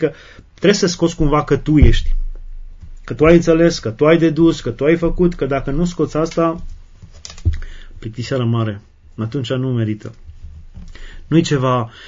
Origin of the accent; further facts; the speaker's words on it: Maramureș County, Romania; eu sunt din Maramureș și Maramureș e zona cea mai curată românească și acolo am trăit o copilărie unică